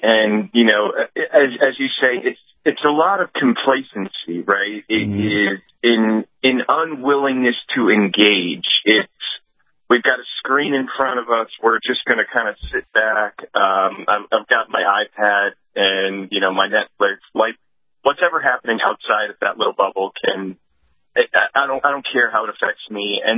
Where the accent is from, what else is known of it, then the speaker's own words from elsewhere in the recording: New Hampshire, United States; I was born and raised in New Hampshire, so I love the live free or die intro there.